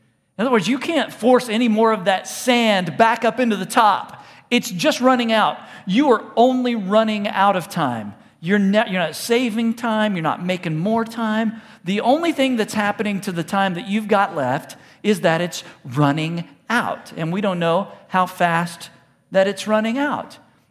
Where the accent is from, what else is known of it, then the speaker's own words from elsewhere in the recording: Texas, United States; I'm from Texas, but I don't really hunt.